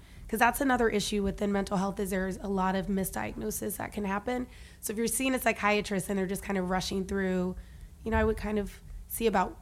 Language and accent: English; Huntsville, Alabama, United States; I'm from Huntsville. It's like a military town.